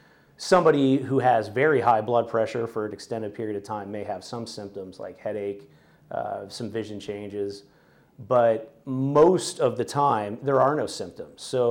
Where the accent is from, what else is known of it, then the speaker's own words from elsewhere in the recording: Kennesaw, Georgia, United States; So I grew up in Kennesaw, just a little ways away from here, and went to college at UGA.